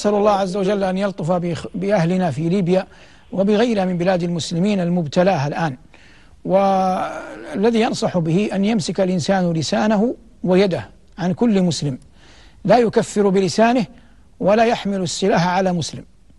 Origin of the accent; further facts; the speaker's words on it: Hejaz, Saudi Arabia; يسمونها عندنا في الحجاز بلدان